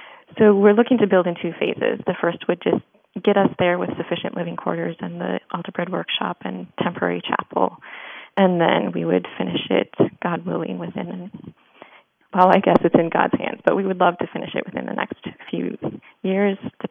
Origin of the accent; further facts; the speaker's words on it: Osseo, Minnesota, United States; I am, yes. I grew up in Osseo, so in the Brooklyn Park, Maple Grove area.